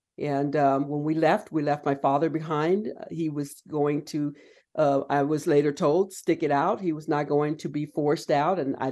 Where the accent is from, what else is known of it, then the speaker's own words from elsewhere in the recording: Palm Springs, California, United States; I was born and raised there in Palm Springs in the at the time, which was the Desert Hospital. My father, a skilled laborer, carpenter, helped build that hospital. My father built our home in Section 14.